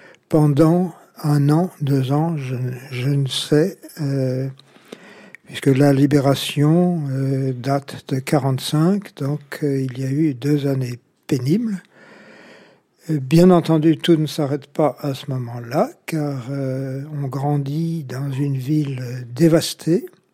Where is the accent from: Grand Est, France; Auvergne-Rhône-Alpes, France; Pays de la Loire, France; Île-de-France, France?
Auvergne-Rhône-Alpes, France; Lyon; Je suis lyonnais d'origine et j'y ai vécu 33 ans. J'y ai fait toute ma scolarité secondaire, supérieure.